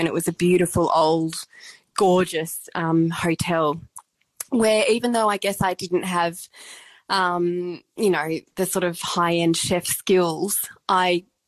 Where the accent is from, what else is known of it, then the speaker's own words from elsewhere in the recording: Avalon, New South Wales, Australia; I grew up in Avalon on the Northern Beaches, and my grandparents lived in Newport.